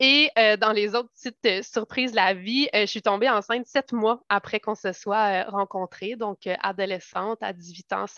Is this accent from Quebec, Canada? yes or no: no; Ontario, Canada; born there; Je suis née en Ontario d'un père militaire. Donc, mon père a été militaire pendant 21 ans. Donc, j'ai déménagé beaucoup.